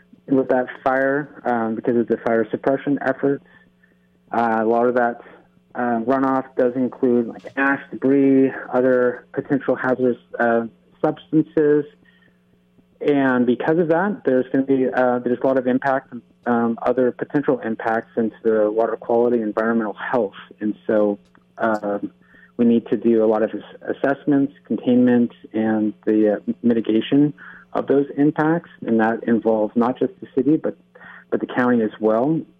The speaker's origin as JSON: {"language": "English", "town": "Arcata", "region": "California", "country": "United States", "tie": "born or raised there", "said": "And I grew up in Arcata, and I was down at the site, and it's hard to see."}